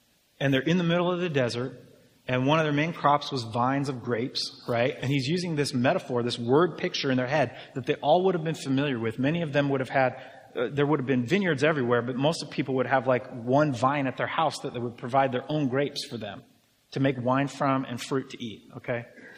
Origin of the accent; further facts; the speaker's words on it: Arizona, United States; I mean, I grew up in Arizona. I grew up in the desert.